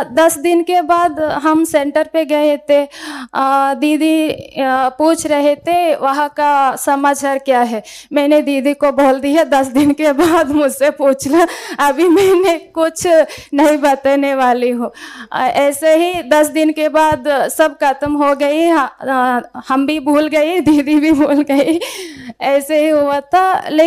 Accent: Andhra Pradesh, India; Hindi is a second language; मैं आंध्र से हूँ, मुझे हिंदी में बोलना थोड़ा मुश्किल है लेकिन बोलती हूँ.

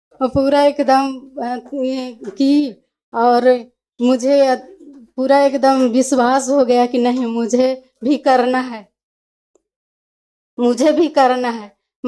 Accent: Noida, Uttar Pradesh, India; मैं नोएडा से आई हूँ।

